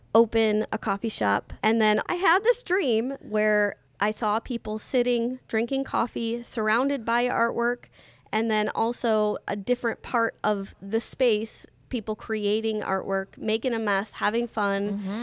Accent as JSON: {"language": "English", "town": "Russell", "region": "Pennsylvania", "country": "United States", "also_born_or_lived": "England", "said": "I am originally from Russell, Pennsylvania, but my husband and I met at Bible College in Lima, New York, and then he joined the military before we got married, and we were stationed in England, and we were there for 5.5, 6 years."}